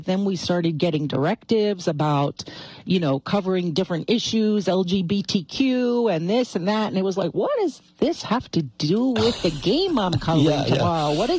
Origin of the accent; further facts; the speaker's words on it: New Jersey, United States; I grew up in New Jersey